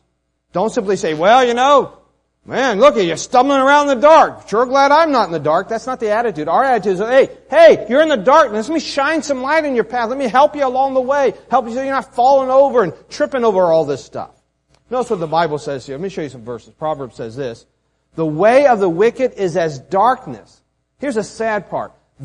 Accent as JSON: {"language": "English", "region": "West Virginia", "country": "United States", "tie": "born or raised there", "said": "back in Emmanuel Baptist, that's my church back in, church I grew up in West Virginia, me and Kelly are from."}